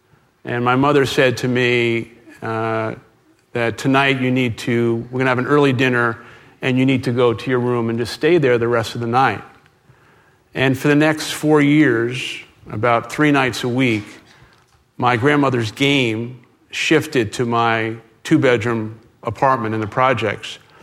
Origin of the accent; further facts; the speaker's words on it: Brooklyn, New York, United States; I grew up in the Brooklyn housing projects of Canarsie